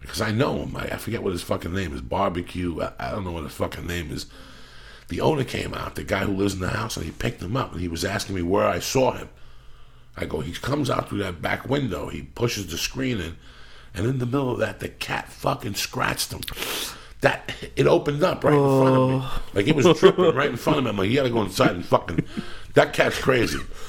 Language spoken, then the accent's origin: English; North Bergen, New Jersey, United States; he's a football player from my hometown, from North Bergen.